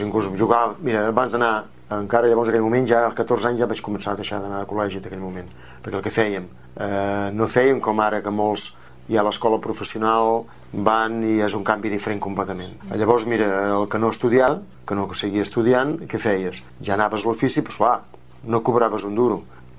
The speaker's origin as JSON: {"language": "Catalan", "town": "Sant Feliu", "region": "Catalonia", "country": "Spain", "tie": "born or raised there", "said": "Jo sóc de Sant Feliu, vaig néixer aquí, he nascut aquí mateix."}